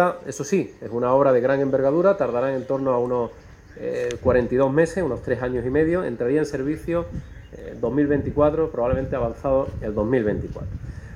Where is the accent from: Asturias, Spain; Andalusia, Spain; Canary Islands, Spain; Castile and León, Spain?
Andalusia, Spain; Málaga; como malagueño y conocedor del déficit hídrico que tenemos en nuestra provincia y en el resto de Andalucía